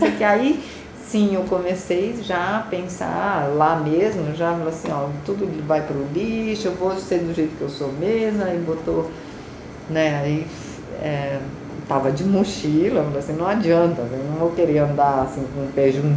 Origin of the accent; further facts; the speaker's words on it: Brazil; Assim, a minha vida como brasileira sempre foi, né?